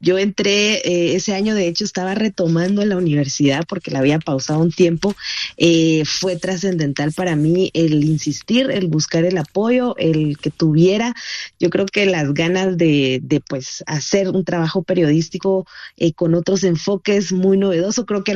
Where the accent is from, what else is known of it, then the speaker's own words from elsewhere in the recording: Guatemala; now in San Lucas Sacatepéquez, Guatemala; Soy guatemalteca, vivo actualmente en San Lucas, Zacatepeques, que es un pueblito muy cerca de la ciudad de Guatemala.